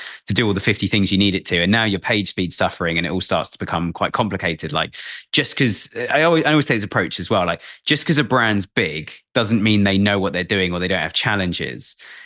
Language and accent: English; England, United Kingdom; It's just like, I'm English.